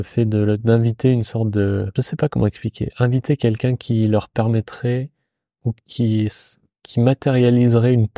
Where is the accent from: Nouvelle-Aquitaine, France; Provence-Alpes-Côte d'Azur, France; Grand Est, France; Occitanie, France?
Grand Est, France; plus haut vers chez moi, en Alsace.